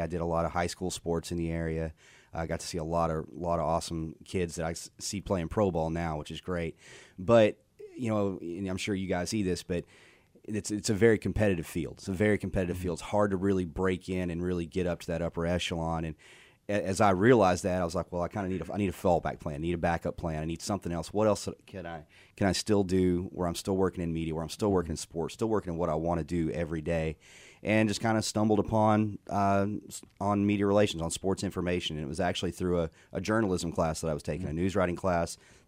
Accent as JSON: {"language": "English", "town": "Fairfield", "region": "Texas", "country": "United States", "tie": "born or raised there", "also_born_or_lived": "Nacogdoches, Texas, United States", "said": "I'm from Fairfield, Texas, born there, raised there. I'm a small-town guy myself."}